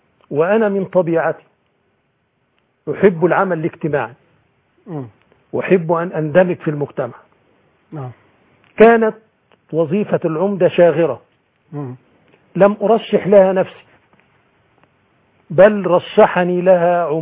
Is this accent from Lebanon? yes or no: no; Shubrawish, Dakahlia, Egypt; وقريتنا في شبراويش